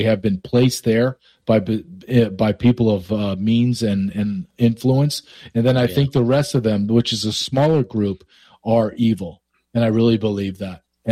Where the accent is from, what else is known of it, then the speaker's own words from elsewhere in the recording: Louisiana, United States; also born or lived in Alabama / Arkansas; I grew up in the Deep South in Louisiana, Alabama, and went to college in Arkansas. So I can understand that language still to this day.